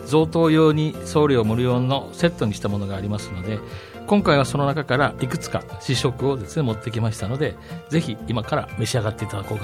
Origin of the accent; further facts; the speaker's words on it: Ehime, Japan; now in Nobeoka, Japan; 私なんか特に愛媛から来てるんで、はい、他県外の人はこれが朝鮮漬けというふうに思うんですけれども